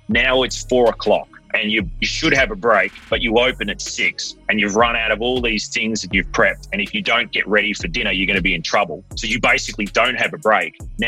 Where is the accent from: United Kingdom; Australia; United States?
Australia; Melbourne, Victoria; Yes, I was born in Melbourne, actually.